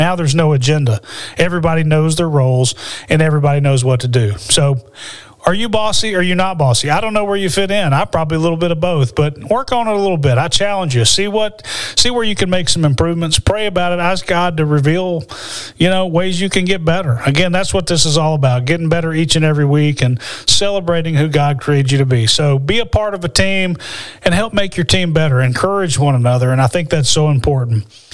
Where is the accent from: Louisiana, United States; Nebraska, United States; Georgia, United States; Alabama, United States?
Alabama, United States; Had a chance to move back to my home state of Alabama 9 years ago.